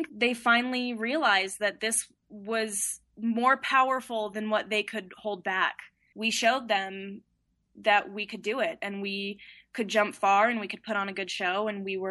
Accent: Park City, Utah, United States; Growing up in Park City, we were on the mountain every weekend with our friends and our family just skiing.

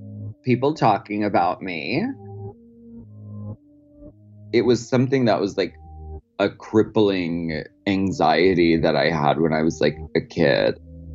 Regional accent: Erie, Pennsylvania, United States; it was really cold out. I'm from Erie, Pennsylvania.

